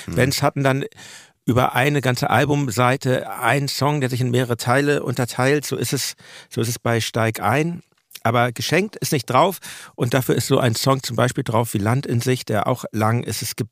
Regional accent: Hamburg, Germany; Ich komme aus Hamburg.

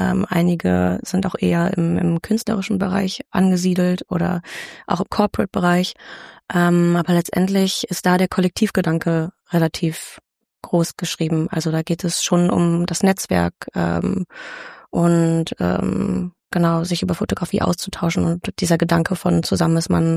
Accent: Düsseldorf, North Rhine-Westphalia, Germany; Ich war auch an der Kunstakademie in Düsseldorf angenommen, aber hatte dann doch den Impuls, okay, ich kann nicht in meiner Heimatstadt studieren, ich muss hier raus.

